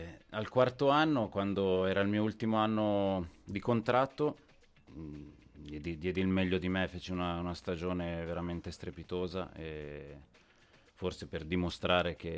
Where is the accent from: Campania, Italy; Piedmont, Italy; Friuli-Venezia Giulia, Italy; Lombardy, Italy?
Lombardy, Italy; Como; Sì, io sono di Como, esattamente sul confine con la Svizzera. Località si chiama Pontechiasso.